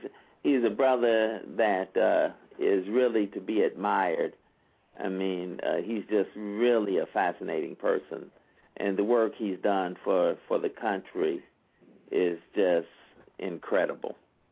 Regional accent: Kansas City, Missouri, United States; And I didn't know that I was from the Midwest, from Kansas City

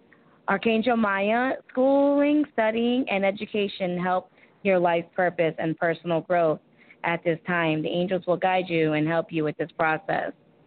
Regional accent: Lansdale, Pennsylvania, United States; Pittsburgh. Okay, I'm from Lansdale. I'm from Pennsylvania, too.

